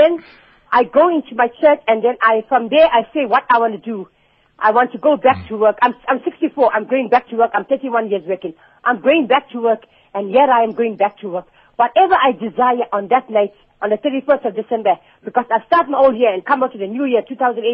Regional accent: Pietermaritzburg, KwaZulu-Natal, South Africa; I thank God because … from Pietermaritzburg. I am 64 years old.

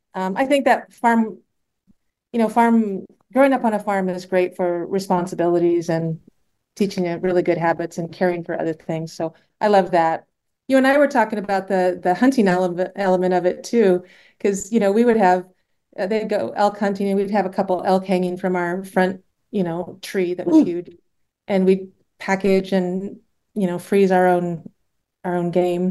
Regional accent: Alaska, United States; And then I fish usually in Alaska. I grew up in Alaska as well.

